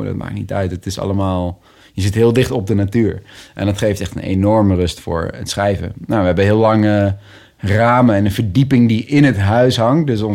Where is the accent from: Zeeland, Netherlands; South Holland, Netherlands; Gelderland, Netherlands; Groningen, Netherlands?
Gelderland, Netherlands; Nijmegen; Opgegroeid in Nijmegen, ja. in de buitenwijk van Nijmegen. Ook wel een groene wijk.